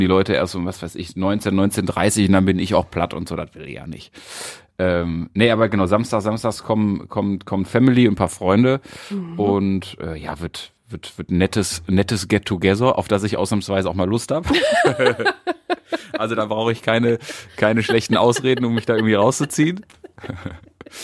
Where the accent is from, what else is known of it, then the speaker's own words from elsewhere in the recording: Mülheim, North Rhine-Westphalia, Germany; Ich komme aus Mülheim, bin hier geboren, irgendwie meine wilde Zeit hier verlebt